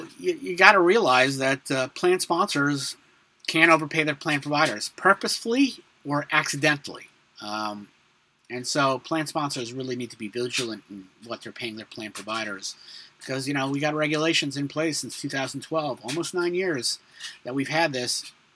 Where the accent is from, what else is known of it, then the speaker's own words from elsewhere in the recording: Brooklyn, New York, United States; born there; As I always say, I was born in Brooklyn.